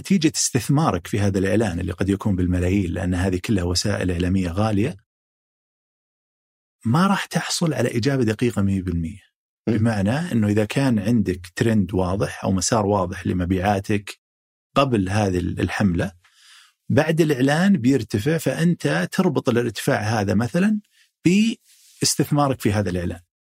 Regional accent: Saudi Arabia; دخول الانترنت في العالم بعدين عندنا في السعودية

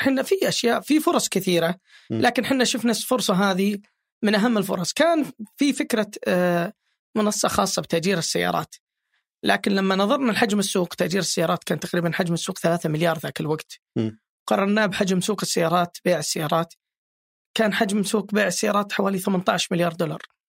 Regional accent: Dhahran, Eastern Province, Saudi Arabia; طبعا أنا من الشرقية من الظهران، ماني من أهل الرياض أبدا.

